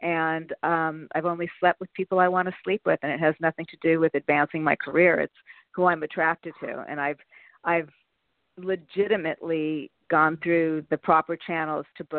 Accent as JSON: {"language": "English", "town": "Palm Springs", "region": "California", "country": "United States", "tie": "born or raised there", "said": "because I grew up in Palm Springs."}